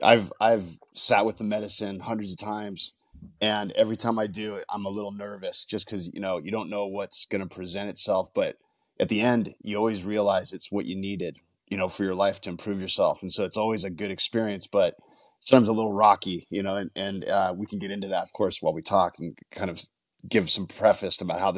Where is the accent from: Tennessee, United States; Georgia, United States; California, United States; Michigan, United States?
California, United States; Los Angeles; So I'm from Los Angeles. I'm a fourth generation LA guy, which is unheard of these days.